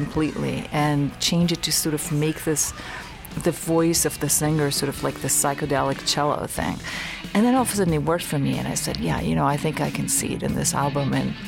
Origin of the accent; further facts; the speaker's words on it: Israel; I come from Israel. There's a lot going on in that part of the world